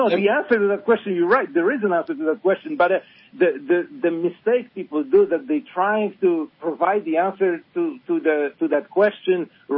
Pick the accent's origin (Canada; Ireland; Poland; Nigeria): Poland; English is a second language; moved away as an adult; now in United States; Well, I come from Poland. I was born and raised there, but for the last two decades, I have lived in Southwest Florida until recently.